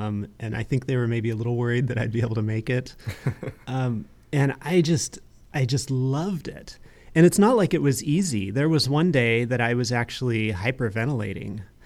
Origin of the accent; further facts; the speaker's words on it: Pacific Northwest, United States; we were there for a few years and decided we loved growing up in the Northwest and decided we wanted to come right back to the Northwest. So we moved back up here just over 2 years ago.